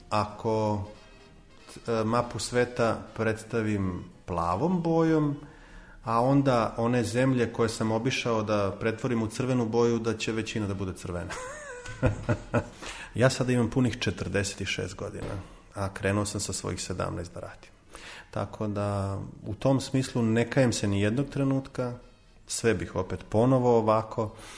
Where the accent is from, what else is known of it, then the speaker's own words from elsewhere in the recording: Serbia; Znate šta, u Srbiji sam rođen, u Srbiji sam odrastao.